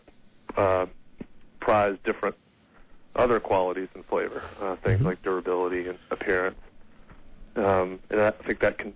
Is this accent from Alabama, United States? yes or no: yes; Birmingham, Alabama, United States; growing up in Birmingham, Alabama, I'm not sure that I'd ever eaten a plum